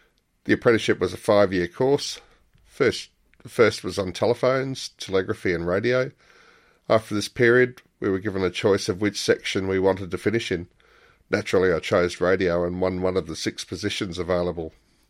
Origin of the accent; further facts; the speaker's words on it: Whyalla, South Australia, Australia; born there; I was born in Whyalla, South Australia.